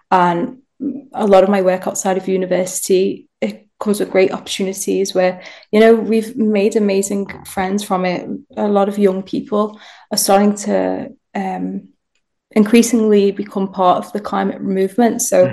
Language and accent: English; Liverpool, North West England, United Kingdom; I'm from Liverpool